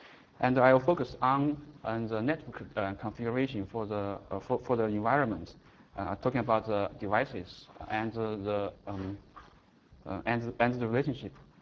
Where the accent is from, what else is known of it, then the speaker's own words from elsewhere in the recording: China; English is a second language; I come from China, and English is not my native language.